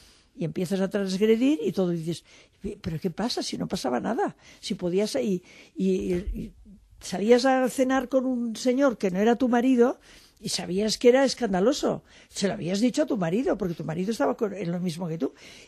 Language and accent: Spanish; Barcelona, Catalonia, Spain; also born or lived in Syria; yo tengo una patria, además de mi patria chica, que es Barcelona, tengo una patria que es España, pero tengo una patria que es, por ejemplo, Siria, donde he vivido algunos meses